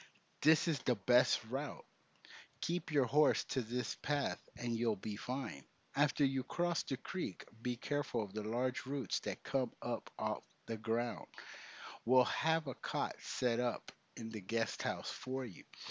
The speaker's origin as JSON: {"language": "English", "region": "Managua", "country": "Nicaragua", "said": "I am from Managua, Nicaragua. The capital of Nicaragua is Managua."}